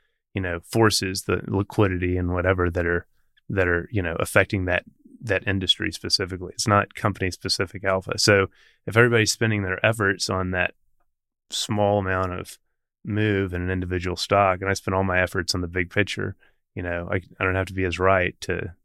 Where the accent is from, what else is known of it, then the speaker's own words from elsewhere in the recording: Fort Worth, Texas, United States; I grew up in Fort Worth, you know, Richard Rainwater, I think maybe the greatest investor of the 20th century, you know, lived here.